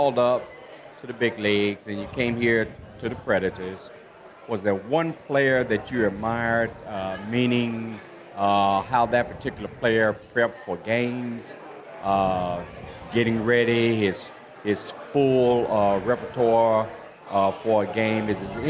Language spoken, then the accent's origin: English; Nashville, Tennessee, United States; from Nashville.